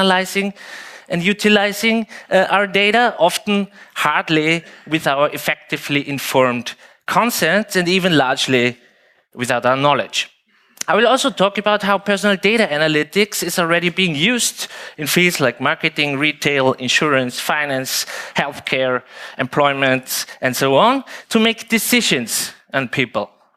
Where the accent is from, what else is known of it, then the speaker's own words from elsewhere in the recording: Vienna, Austria; I'm from Vienna, Austria.